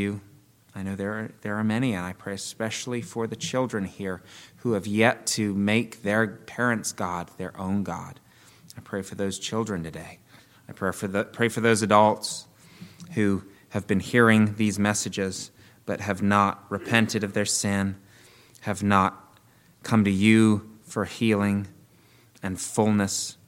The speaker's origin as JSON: {"language": "English", "town": "Damascus", "region": "Maryland", "country": "United States", "tie": "born or raised there", "said": "I grew up in Damascus, Maryland. That's about 30 to 35 miles away from Washington, D.C., our nation's capital."}